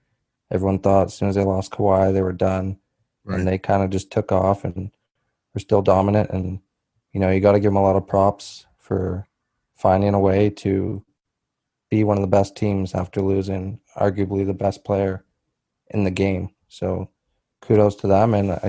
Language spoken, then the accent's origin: English; Toronto, Ontario, Canada; Anyway, the Raptors, I'll always support my hometown team.